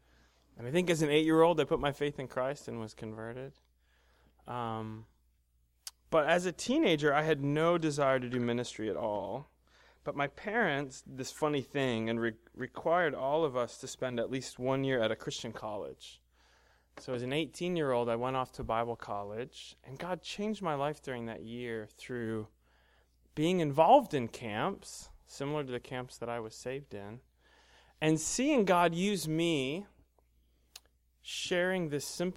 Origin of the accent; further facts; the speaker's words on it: Pennsylvania, United States; I grew up in Pennsylvania. I grew up in small town Pennsylvania as a pastor's kid.